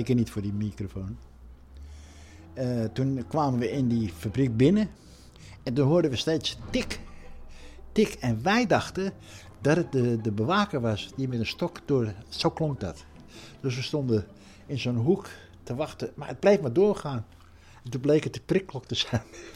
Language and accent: Dutch; Netherlands; Maar ik ben Hollander in een Hollands café.